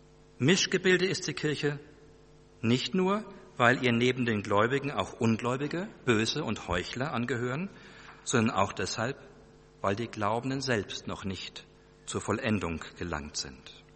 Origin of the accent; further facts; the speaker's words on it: Germany; So wenig wie wir als Deutsche aus unserer Geschichte austreten können, so sehr wir uns auch für die Gräuel des Nationalsozialismus schämen mögen